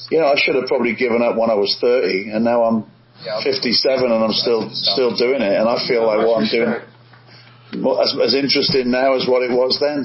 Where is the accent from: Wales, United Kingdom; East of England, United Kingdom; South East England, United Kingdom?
Wales, United Kingdom; Newport; Newport in South Wales. Okay. Little seaport.